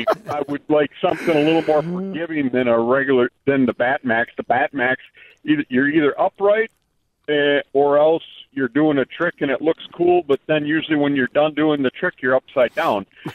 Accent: De Pere, Wisconsin, United States; I grew up in De Pere, Wisconsin, and my father and my mom had a rental, canoe rental company

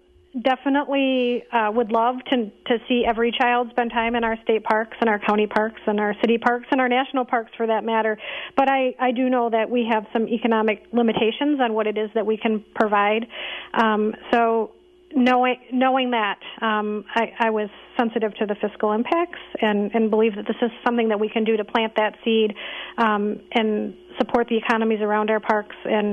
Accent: Wisconsin, United States; many of us that have been born and raised in Wisconsin, many of us that are raising our own children here, understand that this is our legacy.

